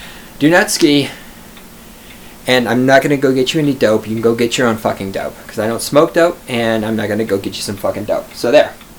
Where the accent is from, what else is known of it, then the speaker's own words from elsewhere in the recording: Texas, United States; now in Colorado, United States; I'm from Texas. I don't fucking do snow and ice. Just don't fucking do it, right? I'm in Colorado.